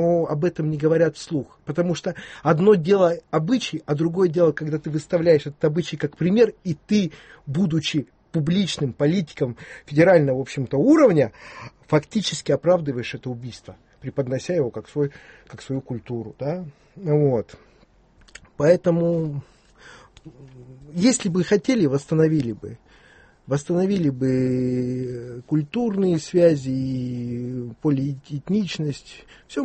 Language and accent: Russian; Russia; Меня тоже раздражает, как, даже не как россиянин, а как жителя Земли.